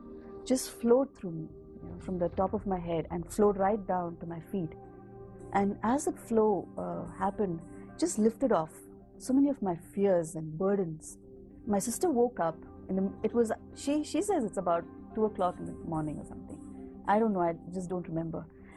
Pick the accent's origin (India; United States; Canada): India; I'm from India, and I've been a Hindu by birth.